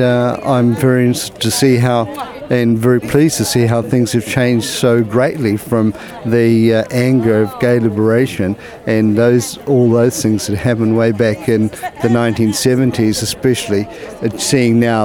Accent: Taumarunui, Manawatū-Whanganui, New Zealand; I'm from Taumarunui, and I haven't been in any gay activity in Wellington for the last 30 odd years

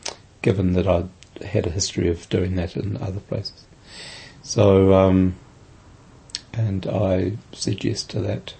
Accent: Christchurch, Canterbury, New Zealand; also born or lived in San Francisco / Auckland / Thames; I am originally from Christchurch. I was born here in 1954 and moved to San Francisco in the 80s and then back to Auckland, where I lived for 15 years, and then in Thames in the Coromandel for another few years, and then back to Christchurch in the early 2000s.

